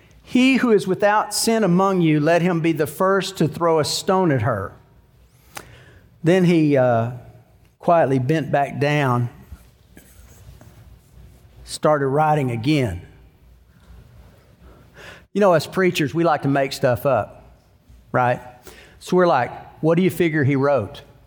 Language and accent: English; Bridgeport, Texas, United States; I know what he wrote in because I'm from Bridgeport, Texas. I came here from Bridgeport.